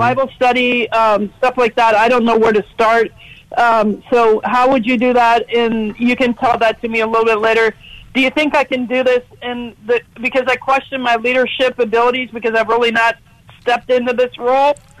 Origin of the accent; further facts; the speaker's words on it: Lynchburg, Virginia, United States; also born or lived in Kansas City; I'm from Lynchburg. Hey, I've been listening to you guys off and on for like 22 years already. It's been a long time. We have finally moved back up to the East Coast from Kansas City